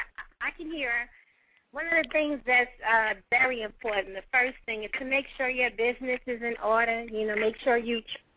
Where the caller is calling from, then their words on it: Columbus, Georgia, United States; I'm calling from Columbus, Georgia